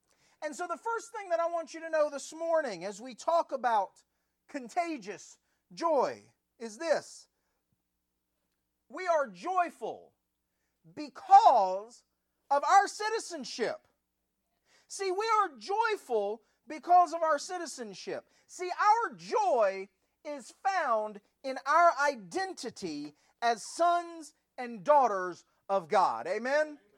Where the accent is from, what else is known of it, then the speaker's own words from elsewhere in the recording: United States; But I'm from the United States, and in Colombia I said, I'm from the United States